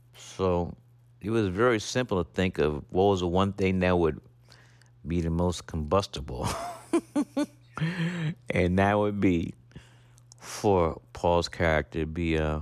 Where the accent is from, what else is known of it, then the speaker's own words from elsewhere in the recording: Brooklyn, New York, United States; As a young lad growing up in Brooklyn, New York … would always tell me